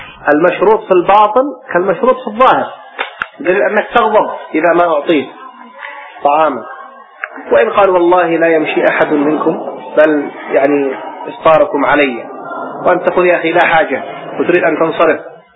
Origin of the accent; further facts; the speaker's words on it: Yemen; حتى إن بعض الأخوة عندنا في اليمن ربما يتبرع إلى بنك الدم